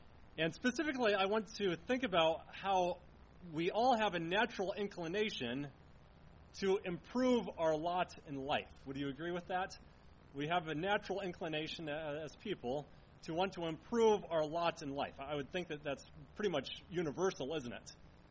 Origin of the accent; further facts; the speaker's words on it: Onslow, Iowa, United States; I think about the little town that I grew up in Onslow in eastern Iowa.